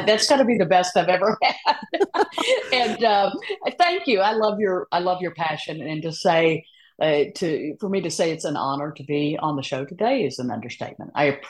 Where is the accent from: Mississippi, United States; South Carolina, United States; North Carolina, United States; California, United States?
Mississippi, United States; now in Houston, United States; I grew up just outside of Memphis, across the state line in Mississippi.